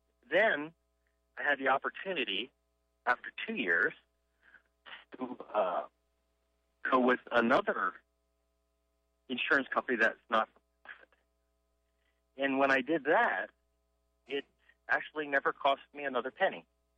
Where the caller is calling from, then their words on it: New Port Richey, Florida, United States; also born or lived in Canada; I'm in Newport Richie.